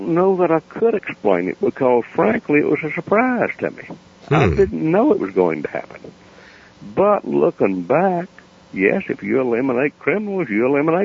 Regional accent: Appalachia, United States; accent: hillbilly; they might not understand my hillbilly accent

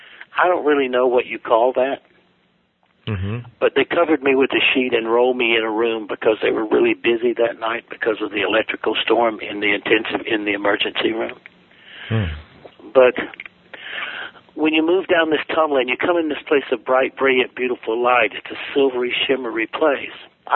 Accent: South Carolina, United States; So, I'm some redneck from South Carolina, former Marine

